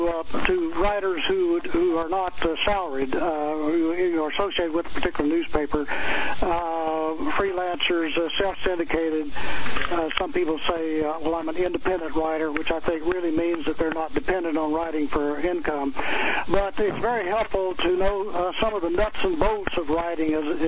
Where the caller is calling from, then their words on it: Madison, Virginia, United States; I'm calling from Madison, Virginia.